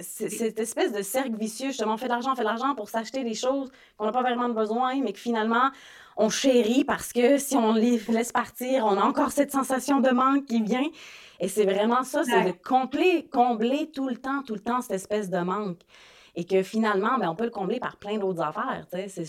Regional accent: Switzerland; now in Canada; tu sais, moi, je viens de la Suisse, puis oui, la Suisse, c'est très hiérarchique aussi.

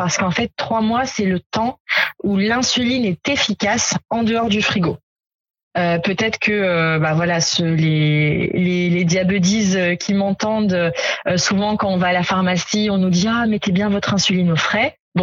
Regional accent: Lyon, Auvergne-Rhône-Alpes, France; moved away as an adult; now in Guadeloupe; j'ai quitté ma ville natale Lyon pour m'installer en Guadeloupe. Voilà, je réponds à cette interview avec les cocotiers en face de moi et ça fait 5 mois que je suis installée dans cette magnifique île

